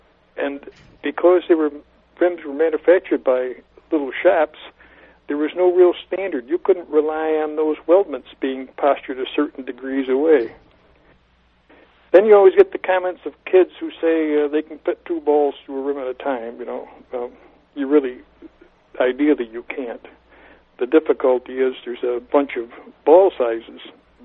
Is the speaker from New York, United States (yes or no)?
yes; Syracuse, New York, United States; Well, I was born and lived near Syracuse, New York. And, you know, that's home of snow, cold, asthma, and the Carrier Dome.